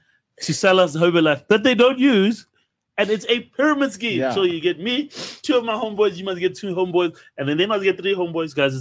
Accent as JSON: {"language": "English", "country": "South Africa", "said": "And I'm glad we stood up as the South African people to this one."}